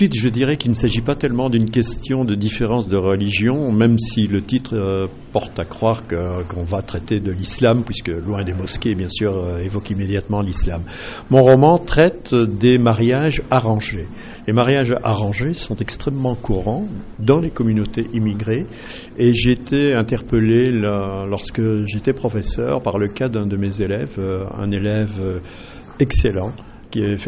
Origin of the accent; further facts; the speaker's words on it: Belgium; je suis belge